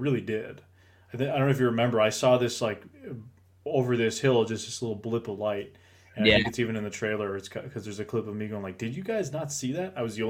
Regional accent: New Hampshire, United States; growing up in New Hampshire, I've always kind of heard of that story and I hike a lot in that area too.

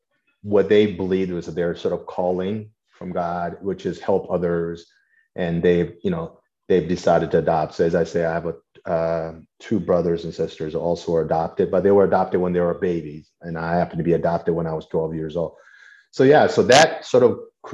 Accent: South Korea; I was born and raised in South Korea. My father is African American and my mother is Korean.

